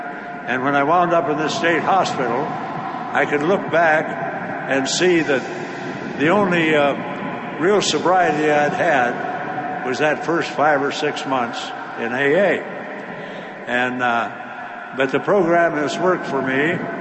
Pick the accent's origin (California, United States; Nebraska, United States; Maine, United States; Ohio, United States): Nebraska, United States; And I'm from Nebraska, and I had wound up, I had wound up back in my hometown, leeching off my mother and stepdad